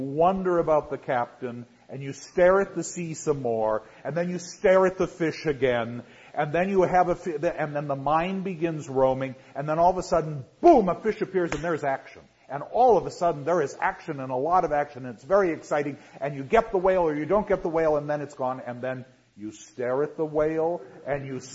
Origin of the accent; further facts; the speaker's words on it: United States; and I'm speaking as an American